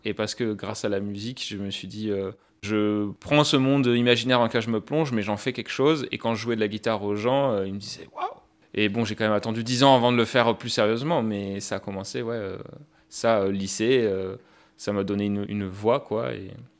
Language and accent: French; Grasse, Provence-Alpes-Côte d'Azur, France; J'ai grandi dans les Alpes-Maritimes à Grasse, donc c'est pas non plus l'autre bout de la France